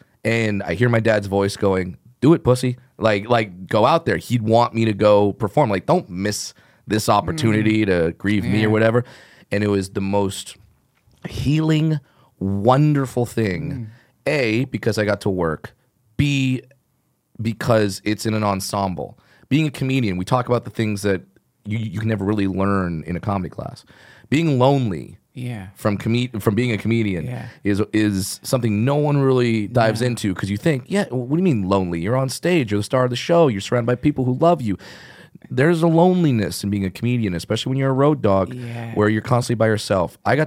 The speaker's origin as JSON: {"language": "English", "region": "California", "country": "United States", "tie": "born or raised there", "said": "and I came up in LA, where you know I grew up in Orange County."}